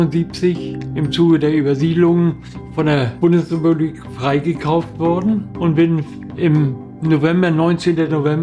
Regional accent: Mecklenburg-Vorpommern, Germany; Ich komme hier aus Schwerin jetzt, bin geboren in Malkin, bin zur Schule gegangen in verschiedenen Städten hier, weil mein Stiefvater ein kommunistischer Funktionär war, also höherrangig, und dadurch war es gezwungen, dass wir öfter umzogen.

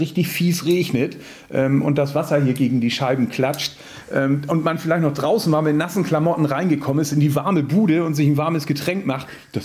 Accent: North Germany, Germany; Ja, aber ich bin ja auch Norddeutscher.

